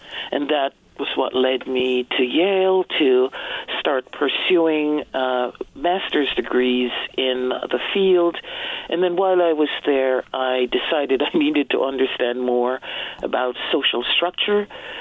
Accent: Jamaica; moved away as an adult; now in United States; I am originally from Jamaica and spent my first 20 years there. Since then, I've been living in the U.S.

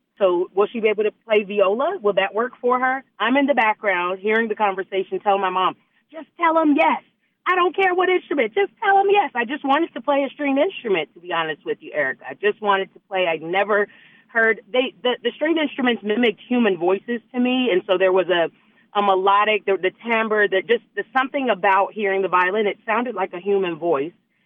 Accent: Pensacola, Florida, United States; also born or lived in Houston; We had moved to Florida by then, so I was born in Houston but moved to Pensacola, Florida

